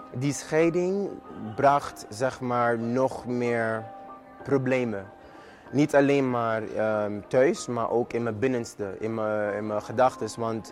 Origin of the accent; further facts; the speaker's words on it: Sint Maarten; Dutch is a second language; now in Netherlands; ik ben 24 jaar oud en eigenlijk ik kwam hier naar Nederland om te studeren, om mijn studies door te zetten, want ik ben geboren en getogen op St. Maarten.